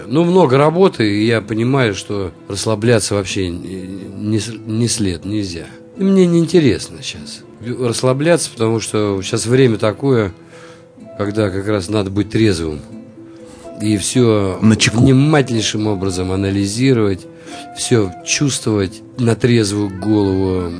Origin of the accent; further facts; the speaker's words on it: Nalchik, Kabardino-Balkaria, Russia; also born or lived in Kolyma; Я родился на Колыме, жил там в Нальчике, на Кавказе, мое детство.